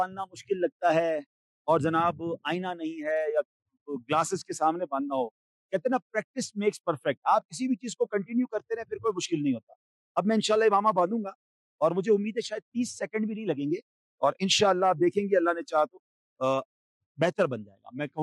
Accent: Pakistan; میرا وطن پاکستان وہ ہے، اللہ نے وہ وطن دیا ہے جس میں آبشار بھی ہیں، جس میں ریگستان بھی ہیں، جس میں سرسبز و شاداب پہاڑ بھی ہیں، جس میں شہر بھی ہیں، جس میں سمندر بھی ہیں، جس میں گلزار بھی ہیں.

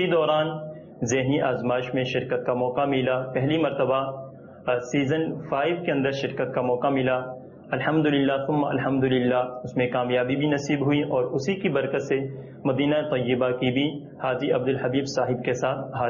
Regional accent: Pakistan; اور میرا تعلق پاک وطن شریف سے ہے.

